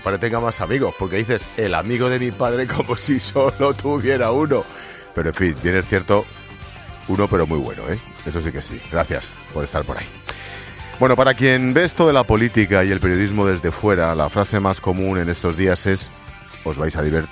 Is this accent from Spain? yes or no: yes; Spain; como español, como votante o como pagador de impuestos